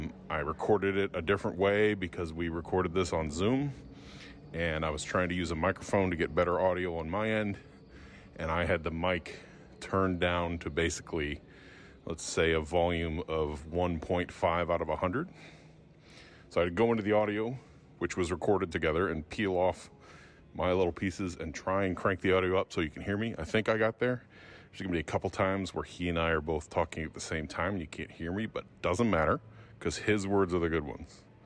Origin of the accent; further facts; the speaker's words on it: St. Louis, Missouri, United States; So, you know, I'm originally from St. Louis, and my sons went to CBC High School, so I'm very familiar.